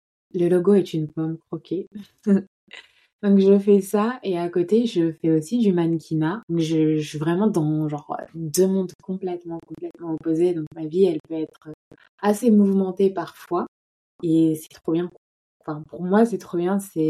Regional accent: Auvergne-Rhône-Alpes, France; J'habite en Île-de-France et je suis originaire de Haute-Savoie. Donc vraiment, j'ai grandi dans la campagne quasi profonde, en vrai, au bord du lac, pied des montagnes.

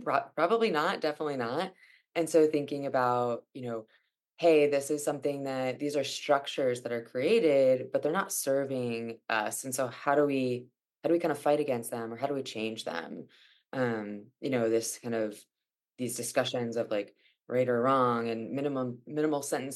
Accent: Alexandria, Virginia, United States; I think also, like, growing up outside of DC, we were pretty, like, kind of DC centric family. I'm from Alexandria though.

